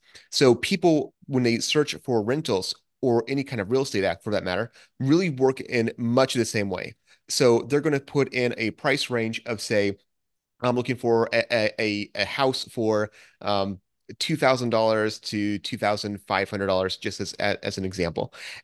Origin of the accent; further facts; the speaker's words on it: United States; I, as an American coming there, I really had no idea how to determine if that price was a good price or not.